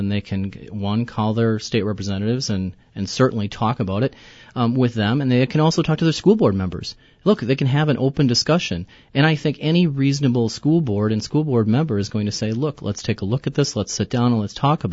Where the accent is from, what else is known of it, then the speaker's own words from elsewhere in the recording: Abbotsford, Wisconsin, United States; Even my hometown of Abbotsford gets 79.86% state support.